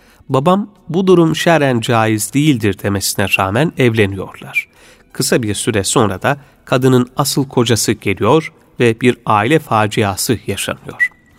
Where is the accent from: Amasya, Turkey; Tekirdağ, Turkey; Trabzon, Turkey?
Trabzon, Turkey; Araklı; born there; Fakir Trabzon Araklı doğumluyum.